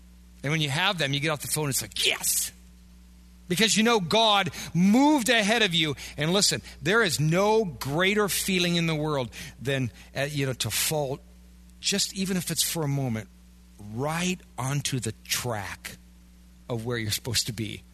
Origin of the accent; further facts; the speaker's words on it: Iowa, United States; now in Wisconsin, United States; I'm sitting here in Wisconsin, you know, I'm from Iowa. So, you know, we don't look for demons under every rock.